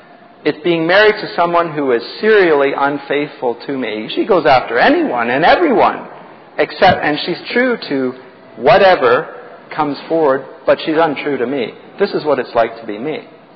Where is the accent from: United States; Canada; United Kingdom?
Canada; I'm a Canadian as well as a Christian.